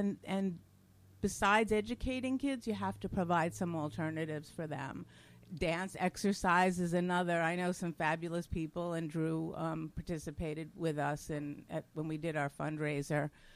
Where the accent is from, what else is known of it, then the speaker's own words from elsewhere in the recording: New York City, New York, United States; And I know when we were growing up, and I grew up in New York City, and it didn't appear that we had any other than the usual difficulties with racial issues.